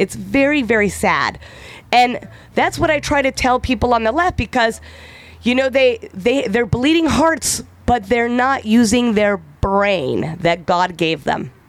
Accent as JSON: {"language": "English", "country": "Iran", "moved": "yes", "said": "And number one, I'm an immigrant. I'm from Iran."}